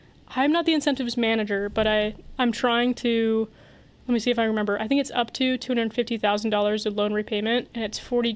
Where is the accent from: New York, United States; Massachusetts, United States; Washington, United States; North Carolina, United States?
Washington, United States; born there; Washington's board is before Oregon's board, and also I was born in Washington.